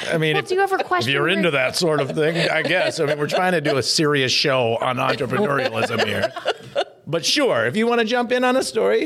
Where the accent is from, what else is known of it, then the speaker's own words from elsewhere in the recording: Elk River, Minnesota, United States; I grew up in Elk River. I totally understand.